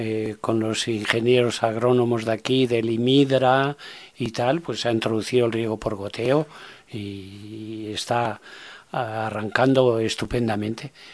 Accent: Spain; dado que soy español, he nacido aquí

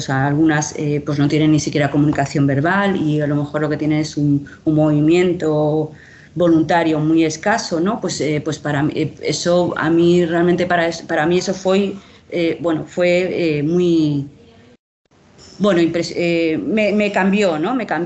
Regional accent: Canary Islands, Spain; yo estudié en La Laguna, empecé, porque yo soy medio chicharrera y me crié en Tenerife y tengo familia que sigue viviendo ahí. Y entonces empecé ahí, pero acabé en Madrid, bueno, y anduve mucho de aquí para allá.

